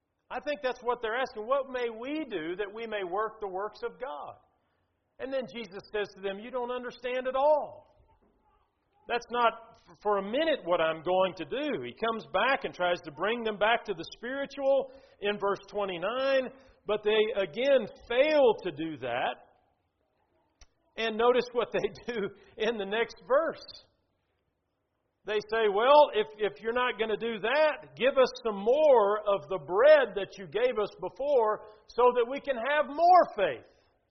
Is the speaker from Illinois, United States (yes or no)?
no; Atlanta, Georgia, United States; I grew up in Atlanta, Georgia. That's kind of where I spent my childhood. And my dad preached in downtown Atlanta, inner city work that we had there.